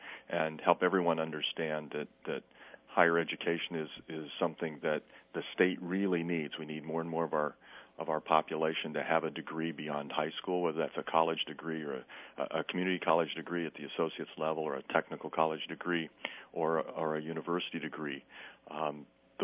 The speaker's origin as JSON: {"language": "English", "town": "Holstein", "region": "Iowa", "country": "United States", "tie": "born or raised there", "also_born_or_lived": "Estherville", "said": "I was born in Estherville. But spent most of my youth in the town of Holstein."}